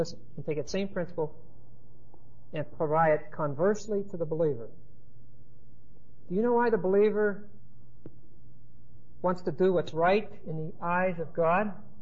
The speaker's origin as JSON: {"language": "English", "country": "United States", "tie": "born there", "said": "Of course I'm a Christian. I'm white and I was born in the United States."}